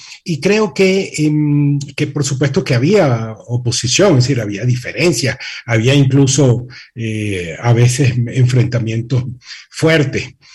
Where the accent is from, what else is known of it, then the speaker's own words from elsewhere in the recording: Venezuela; somos venezolanos y somos demócratas sobre todo